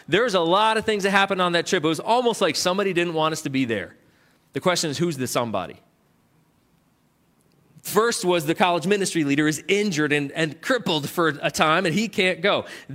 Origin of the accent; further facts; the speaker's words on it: New England, United States; Like, I thought, I'm from New England.